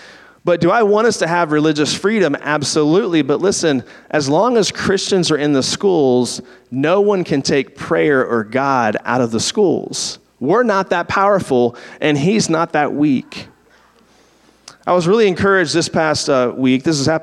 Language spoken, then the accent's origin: English; Washington, District of Columbia, United States; You know, I grew up in the Washington, D.C. area. And just growing up, politics was always at the center of almost everything when you grew up there.